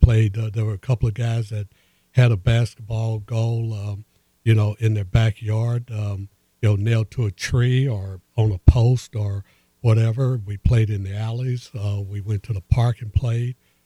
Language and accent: English; Indianapolis, Indiana, United States; we grew up in Hallville on the west side of Indianapolis.